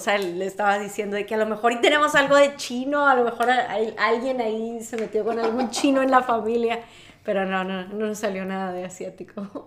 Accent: Tamaulipas, Mexico; yo soy de Tamaulipas. Toda mi familia es de Tamaulipas, y de la familia de la abuela, pues eran de Nuevo León. Entonces, pues sí, 100% Tamaulipas y Nuevo León.

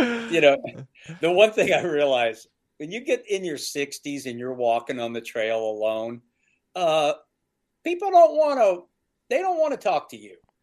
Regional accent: the South, United States; because I grew up in the South like you guys.

